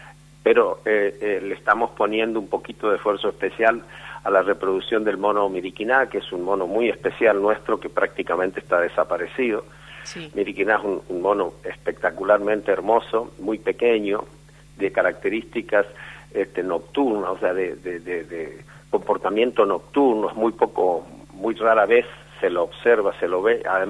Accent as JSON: {"language": "Spanish", "town": "Tres Isletas", "region": "Chaco", "country": "Argentina", "tie": "born or raised there", "said": "porque desde muy chico en mi pueblo natal, Tres Isletas, hacía ese trabajo en la quinta"}